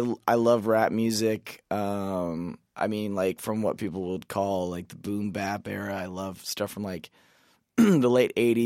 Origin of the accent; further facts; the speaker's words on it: Nebraska, United States; now in Nashville, United States; Yeah, it's a couple things, because Jason's from North Carolina, and I'm from Nebraska originally. But when we moved to Nashville